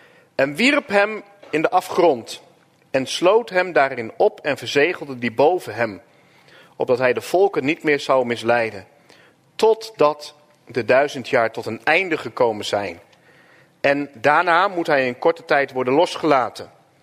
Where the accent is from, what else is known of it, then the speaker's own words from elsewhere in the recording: Ermelo, Gelderland, Netherlands; En ik kom van oorsprong uit Ermelo. En daar ben ik opgegroeid in de hervormde kerk. En daar ben ik op een gegeven moment in 2010 weggegaan.